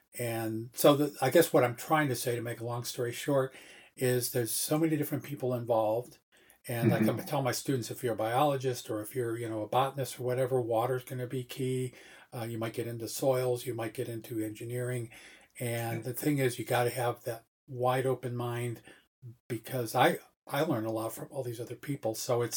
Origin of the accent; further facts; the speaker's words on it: New York, United States; And I grew up back east in upstate New York.